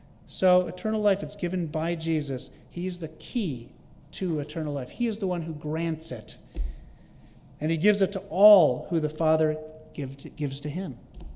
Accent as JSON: {"language": "English", "town": "Rochester", "region": "New York", "country": "United States", "said": "I was from Rochester, New York. And so we would take like a 6-hour ride up there to this little cabin in the Green Mountains of Vermont."}